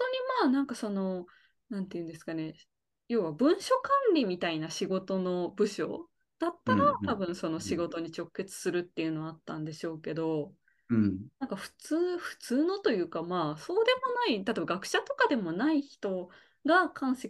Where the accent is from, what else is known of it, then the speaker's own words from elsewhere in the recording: Kochi, Japan; 私の地元高知県が最初舞台なんですけど、